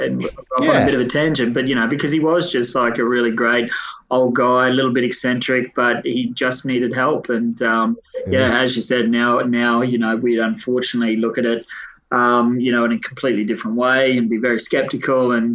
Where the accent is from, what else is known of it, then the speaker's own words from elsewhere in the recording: Mackay, Queensland, Australia; I grew up in Mackay, which is a, you know, reasonably small town